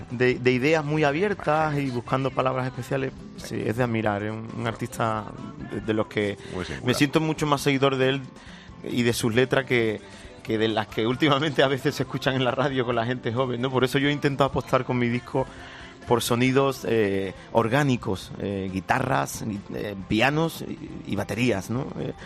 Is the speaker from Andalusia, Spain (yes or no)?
yes; Andalusia, Spain; y yo como andaluz pues siempre me identifiqué con ellos